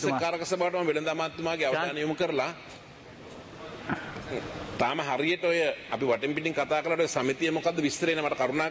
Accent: Dambadeniya, North Western Province, Sri Lanka; මගේ ගමේ දඹදෙනියේ

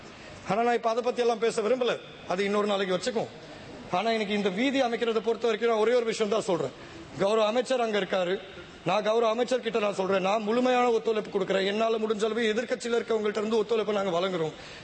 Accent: Sri Lanka; நாங்களும் இலங்கையர்கள் தான்.

